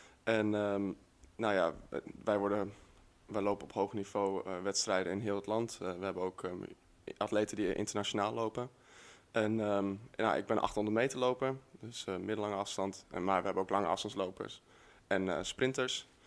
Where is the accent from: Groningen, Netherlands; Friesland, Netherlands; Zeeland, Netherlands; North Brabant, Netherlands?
Groningen, Netherlands; Warffum; Ik kom uit Noord-Nederland, Warfum. Of Noord-Groningen.